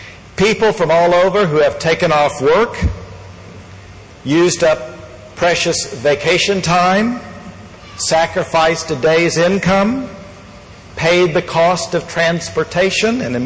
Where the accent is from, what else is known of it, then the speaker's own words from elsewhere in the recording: Ponca City, Oklahoma, United States; from people I grew up with in Ponca City, or who I went to school with in the University of Oklahoma.